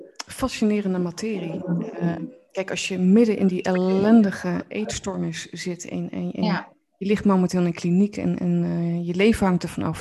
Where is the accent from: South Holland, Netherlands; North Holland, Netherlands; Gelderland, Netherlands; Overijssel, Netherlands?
Gelderland, Netherlands; Apeldoorn; Ik ben zelf opgegroeid in Apeldoorn, dus ik kom nog wel eens regelmatig in het Arnhemse.